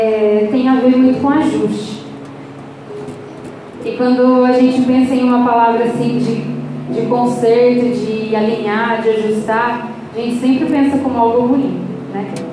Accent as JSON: {"language": "Portuguese", "town": "Duartina", "region": "São Paulo", "country": "Brazil", "said": "sou de Duartina, interior de São Paulo."}